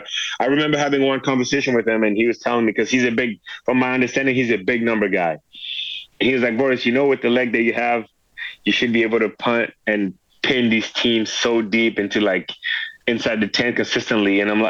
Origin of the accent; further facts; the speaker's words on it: France; English is a second language; now in United States; So at the time, I didn't speak English too well. I was just arriving from France. I was young.